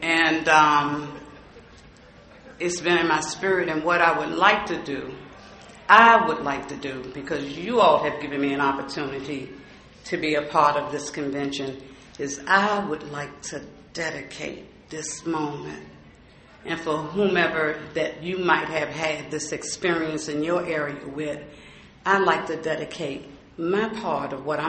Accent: Washington, District of Columbia, United States; I'm from the Washington, D.C. area, and before I get started, this has been in my spirit for the last couple of days.

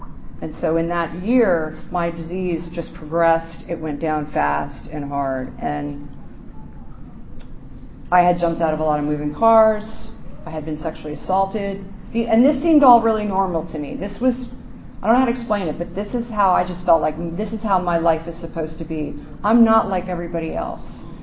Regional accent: Maryland, United States; I grew up in Montgomery County, and so I went to school for, and these kids had fucking money. Some of them came to school in limos. Some of them were diplomats' kids.

